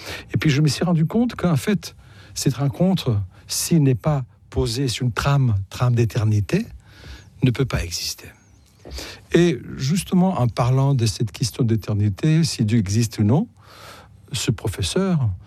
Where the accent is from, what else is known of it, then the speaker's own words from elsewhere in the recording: North Macedonia; moved away as an adult; also born or lived in Skopje; now in France; je suis originaire de la Yougoslavie. Je me définis toujours comme yougoslave parce que je suis né en 1961. Et après avoir fait mes études ici à Skopje, qui est maintenant la capitale de ce qu'on appelle la Macédoine du Nord